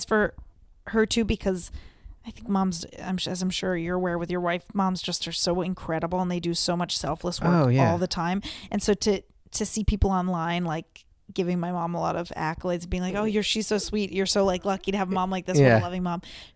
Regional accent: Seekonk, Massachusetts, United States; Yeah, I'm from Seekonk, Mass, but my mom was like born and raised in Cranston, Rhode Island.

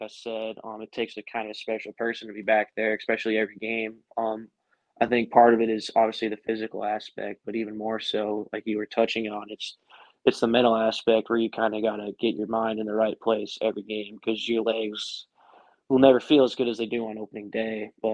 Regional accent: Colorado, United States; growing up in Colorado, Tulo was kind of the man

